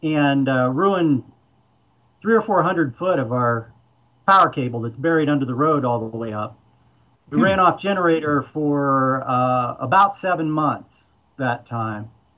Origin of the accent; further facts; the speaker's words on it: Ohio, United States; And, you know, growing up in Ohio, I certainly never saw anything like that, but I enjoy it now that I'm out here.